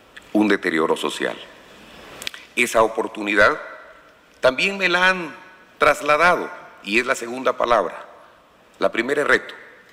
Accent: Guatemala; Tenemos un reto grande, como guatemaltecos, que debemos enfrentarlo con honor, sacrificio y esperanza

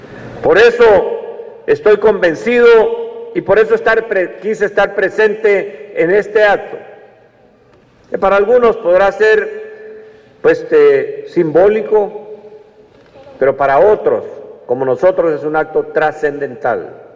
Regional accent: Guatemala; Que hay un compromiso de parte nuestro como guatemaltecos para que esta lucha sea incansable

